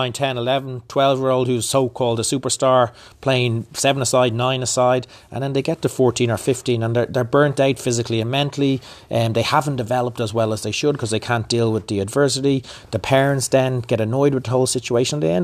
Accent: Dublin, Leinster, Ireland; I grew up in Dublin playing for a club called Belvedere Football Club

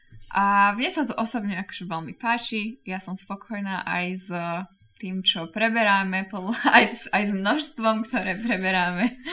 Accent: Martin, Žilina Region, Slovakia; Tak, som z Martina, krásne stredné Slovensko.

